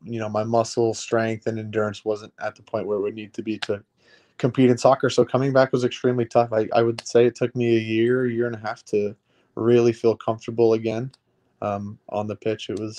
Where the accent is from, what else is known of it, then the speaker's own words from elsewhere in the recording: United States; You, growing up in America, you know it's not one of the most popular sports